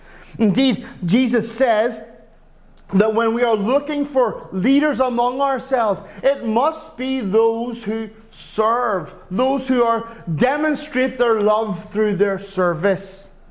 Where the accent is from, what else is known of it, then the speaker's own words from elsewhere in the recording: Ireland; I'm an Irishman. I'm very emotional.